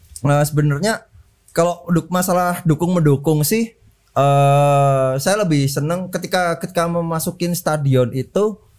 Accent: Yogyakarta, Special Region of Yogyakarta, Indonesia; Saya dari Yogyakarta.

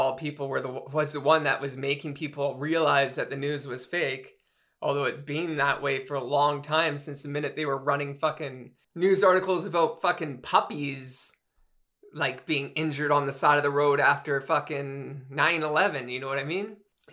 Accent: Canada; And I keep saying America even though I'm Canadian

